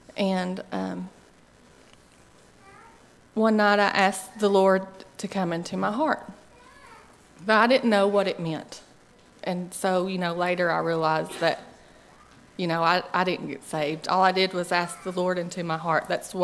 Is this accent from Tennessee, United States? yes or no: yes; Dallas Bay, Tennessee, United States; But when I grew up in Dallas Bay, my parents, they didn't, we didn't go to church as a family.